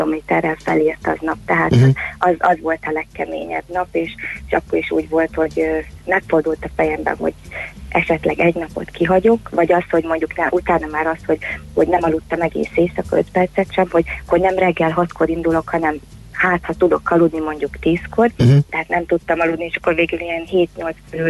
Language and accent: Hungarian; Budapest, Hungary; tehát én pesti vagyok, és akkor Pesten aludtam magamnál.